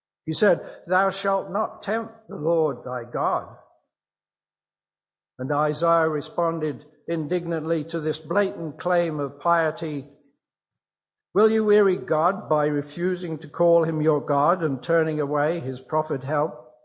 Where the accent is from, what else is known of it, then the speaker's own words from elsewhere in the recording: Coventry, West Midlands, United Kingdom; And during this time, the center of my hometown, Coventry, suffered massive destruction. And several of the local houses around our own house were turned into bomb sites.